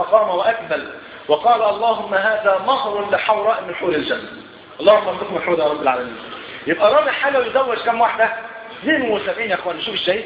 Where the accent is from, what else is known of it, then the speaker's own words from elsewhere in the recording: Egypt; والحمد لله المواتير اللي عندنا في مصر ايه شغاله تمام بفضل الله.